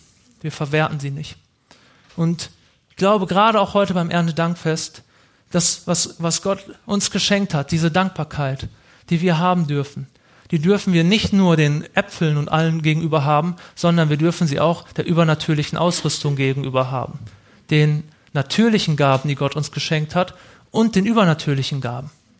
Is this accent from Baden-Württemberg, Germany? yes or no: no; North Rhine-Westphalia, Germany; Das fällt mir als Ostwestfale, glaube ich, auch besonders schwer.